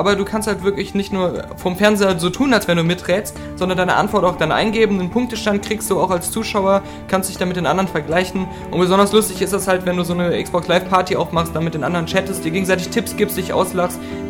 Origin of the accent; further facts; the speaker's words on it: Germany; Vielleicht auch, weil ich als Deutscher dann mehr einen Bezug zu habe.